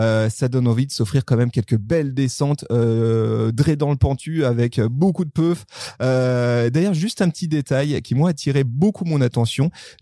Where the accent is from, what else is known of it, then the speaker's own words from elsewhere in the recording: Auvergne-Rhône-Alpes, France; je suis au Savoyard, voire même je suis à côté. Je viens d'à côté de Salange.